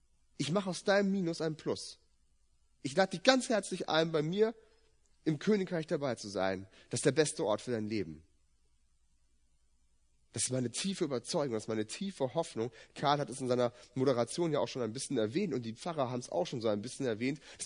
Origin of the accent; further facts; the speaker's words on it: Brazil; German is a second language; Wenn ich in Brasilien, wo ich herkomme, leben will